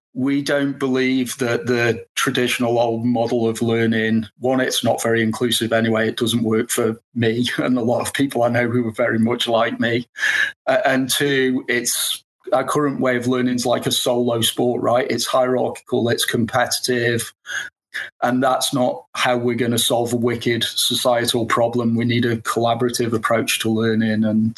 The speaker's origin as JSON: {"language": "English", "town": "Stoke", "region": "West Midlands", "country": "United Kingdom", "lives_now": "Auckland, New Zealand", "said": "I'm from Stoke in the UK originally. I now live in New Zealand in Auckland with my partner, Amanda"}